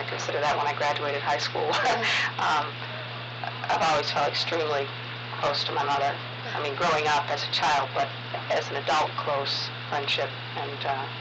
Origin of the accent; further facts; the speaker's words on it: Newton, Massachusetts, United States; In Newton, Massachusetts.